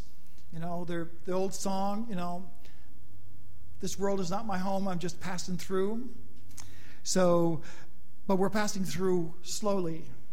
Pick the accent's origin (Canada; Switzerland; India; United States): Canada; You know, it's like you're not from here, and I'm not from here either. I'm Canadian